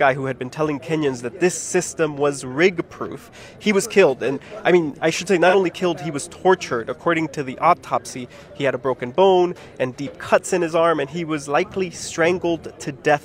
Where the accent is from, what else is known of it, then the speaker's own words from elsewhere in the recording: Florida, United States; You know, I grew up in Florida, and it really feels like the days before a hurricane.